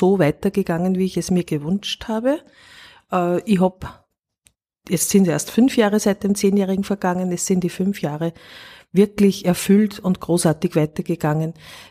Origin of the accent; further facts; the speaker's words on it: Upper Austria, Austria; ich bin auf einem sehr kleinen Bauernhof aufgewachsen im Mühlviertel